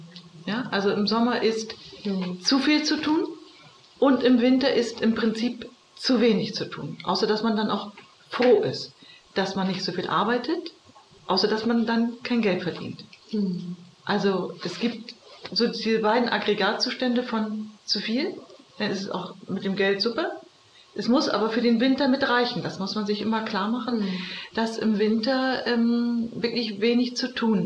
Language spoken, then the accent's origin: German; Northern Germany, Germany; born there; ich bin geboren im Norddeutschen, bin dann nach Bamberg gegangen und kam aber in Bayern überhaupt nicht zurecht. So mit der katholischen Mentalität und mit den Franken da.